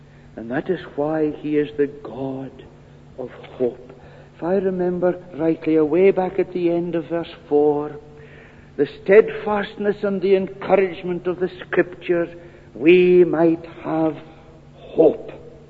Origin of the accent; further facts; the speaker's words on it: Scotland, United Kingdom; accent: Doric; Oh, I'm a Scotsman through and through, but I don't like going lapsing into the Doric.